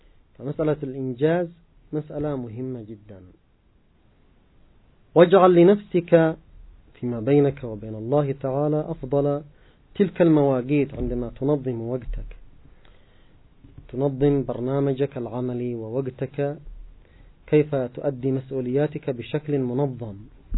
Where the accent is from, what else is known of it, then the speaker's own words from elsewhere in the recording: Yemen; مثلا عندنا في اليمن البعض من الناس قد يضيع وقته ليلا وهو يمضغ القات